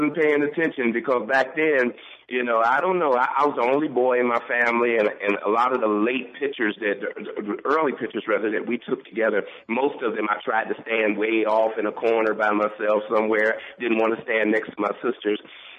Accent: Cincinnati, Ohio, United States; also born or lived in Miami; Yeah, I was born in Miami, Florida, but I was raised, believe it or not, in the great state of Ohio, Cincinnati, Ohio.

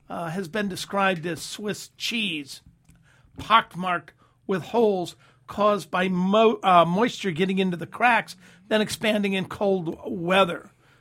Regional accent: Detroit, Michigan, United States; I was from Detroit, Dan.

